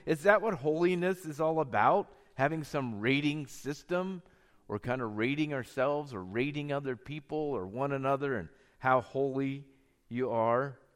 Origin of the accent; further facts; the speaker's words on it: Lewistown, Pennsylvania, United States; In the church that I grew up in Lewistown, Pennsylvania, it looked something like this.